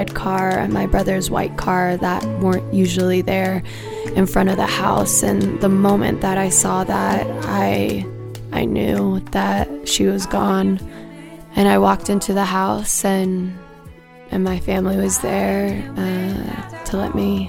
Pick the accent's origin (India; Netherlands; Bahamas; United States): United States; Seattle, Washington; I'm from Seattle, and I go